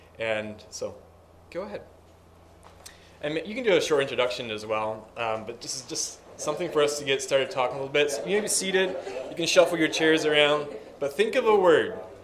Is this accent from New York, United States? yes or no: yes; Belleville, New York, United States; I was born in Belleville, Pennsylvania, and my family moved to Belleville, New York, which is upstate New York, far from New York City, right close to Lake Ontario. Grew up on a dairy farm, and I lived there.